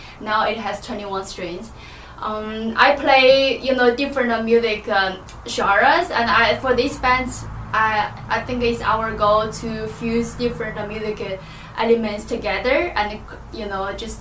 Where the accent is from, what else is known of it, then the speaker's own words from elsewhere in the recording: China; moved away as an adult; now in Canada; No, I'm originally from China.